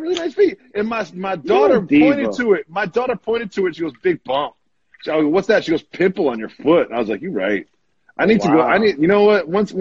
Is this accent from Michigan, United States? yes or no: yes; Detroit, Michigan, United States; Well, you know, I'm from Detroit.